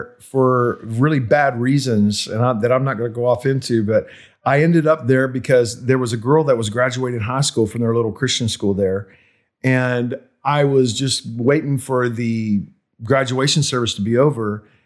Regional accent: Texas, United States; I'm from Johnson County, Texas, and I didn't know nobody or nothing in Arkansas.

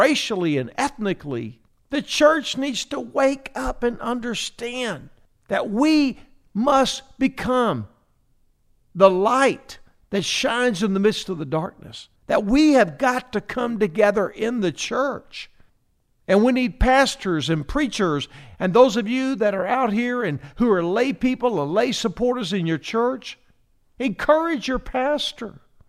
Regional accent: United States; But also, I'm an American. I'm an American. That's what I am. I live in a great country.

